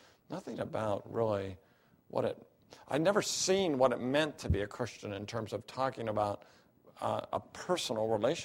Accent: Salem, Oregon, United States; I grew up in Salem, Oregon. My mom and dad were from St. Paul, Minnesota.

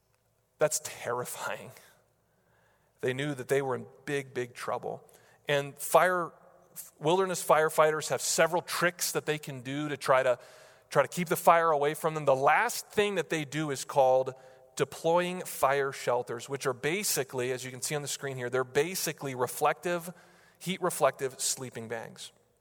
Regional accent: New Hampshire, United States; now in Denver, United States; I'm from New Hampshire. I live in Denver. I don't know how to pronounce Wyoming names, okay?

